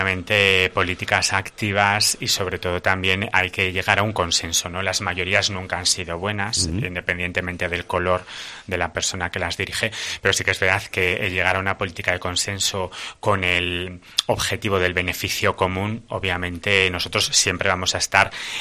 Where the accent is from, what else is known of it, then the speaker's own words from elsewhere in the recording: Tudela, Navarre, Spain; Alguna vez nos hemos visto porque obviamente los dos somos de Tudela